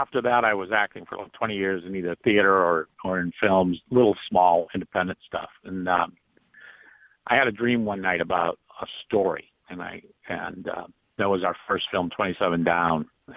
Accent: California, United States; moved away as an adult; also born or lived in Hawaii; Yeah, I was born in Hawaii, raised out here in California. And at 18, I joined the Navy, and the last port of call was Boston, so I stayed there.

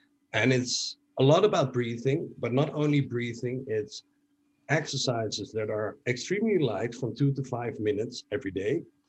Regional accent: Netherlands; I am from Holland. I live in Amsterdam.

